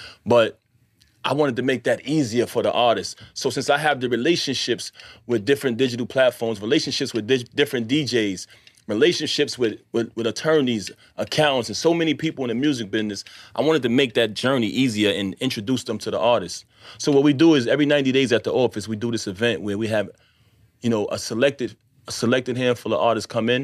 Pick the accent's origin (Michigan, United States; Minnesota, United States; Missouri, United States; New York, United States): New York, United States; New York City; So me being young, growing up in Bed-Stuy, Brooklyn, One of the mistakes I made was I mixed the street with the music industry.